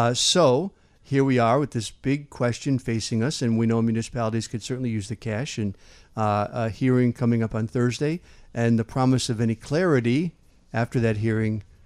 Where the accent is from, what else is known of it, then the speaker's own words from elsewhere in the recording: Illinois, United States; I grew up in Kankakee County, so when you got really sick back when I was growing up, you go down to Carle Clinic in Champaign.